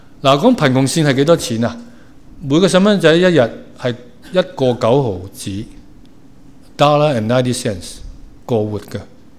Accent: Hong Kong; 我在香港长大知道成日有选美的

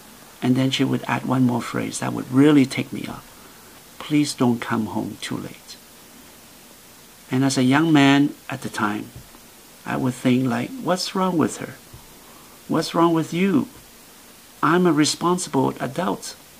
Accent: Canada; not because we are Chinese Canadian, not because we are more sophisticated, more intelligent

